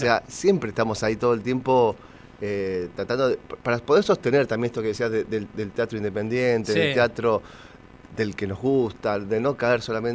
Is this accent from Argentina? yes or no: yes; Rosario, Santa Fe, Argentina; moved away; yo me fui hace 25 años de Rosario.